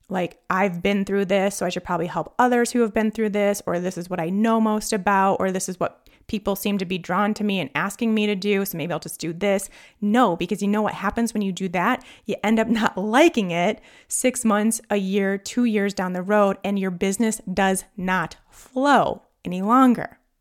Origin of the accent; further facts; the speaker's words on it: Midwest, United States; I'm from the Midwest.